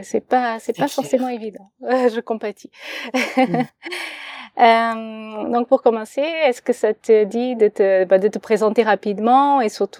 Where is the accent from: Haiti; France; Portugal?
Portugal; accent: Portuguese; French is a second language; si tu t'interroges sur mon accent, je suis portugaise